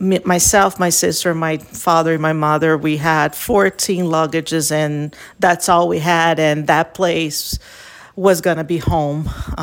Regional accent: Rio de Janeiro, Brazil; I grew up in Rio de Janeiro, which is a city by the southeast of Brazil.

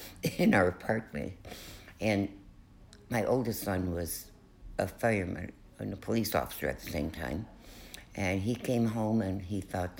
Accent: Chicago, Illinois, United States; I grew up in Chicago, Illinois, in the Steel Mill neighborhood, 83rd in Buffalo.

